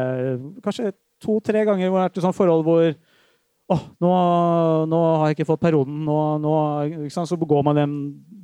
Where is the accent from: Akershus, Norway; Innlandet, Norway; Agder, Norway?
Akershus, Norway; Drøbak; Jeg vokste opp i Drøbak